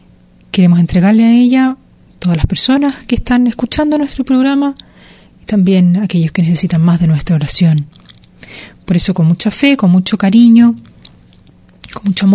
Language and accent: Spanish; Chile; Yo soy chilena, al norte de Chile existe un desierto inmenso